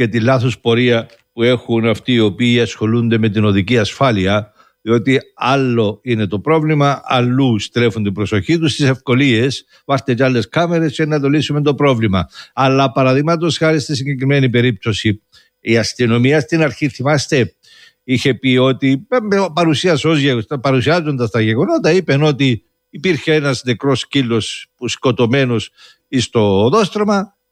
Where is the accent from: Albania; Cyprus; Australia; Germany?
Cyprus; Limassol District; στο χωριό μου η αλήθεια είναι ότι από την Επταγόνια στην Καπνού